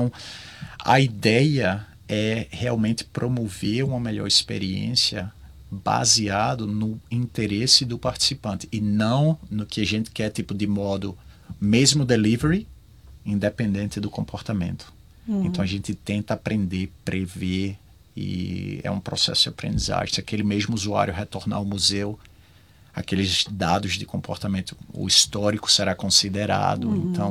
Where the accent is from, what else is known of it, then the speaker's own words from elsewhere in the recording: Northeast Region, Brazil; accent: nordestino; Você pode ver, meu sotaque, eu sou nordestino com muito orgulho